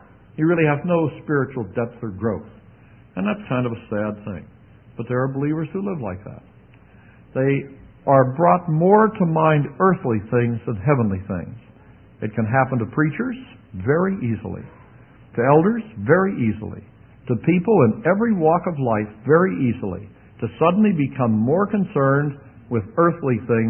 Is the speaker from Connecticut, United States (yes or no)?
no; Pennsylvania, United States; You've got to understand, I was raised near Pittsburgh.